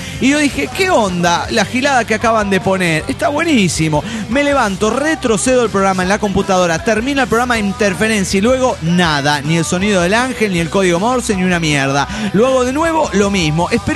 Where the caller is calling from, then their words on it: Mexico City, Mexico; Hola, soy el anestesiólogo del DF mexicano.